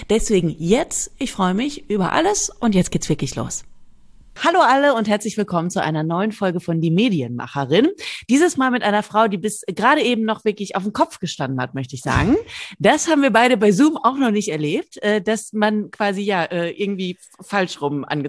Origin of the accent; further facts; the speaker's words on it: North Rhine-Westphalia, Germany; ich komme aus der Nähe von Bielefeld